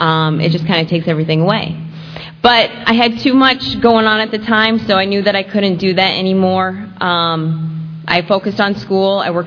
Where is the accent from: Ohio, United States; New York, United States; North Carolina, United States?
New York, United States; I am not from Florida. I was born in New York. I was born in upstate New York. And I grew up with my mom.